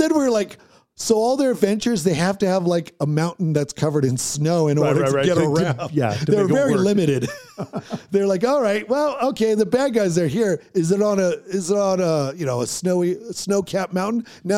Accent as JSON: {"language": "English", "region": "Oregon", "country": "United States", "tie": "born or raised there", "said": "We were also, we grew up in Oregon and we were big into winter sports"}